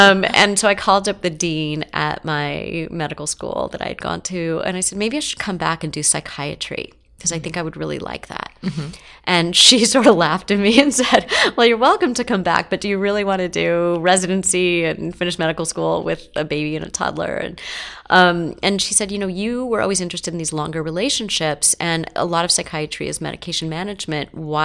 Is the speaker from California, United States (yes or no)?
yes; Los Angeles, California, United States; I grew up in Los Angeles and not in a world where therapists were common. Even though that's how people think of Los Angeles today.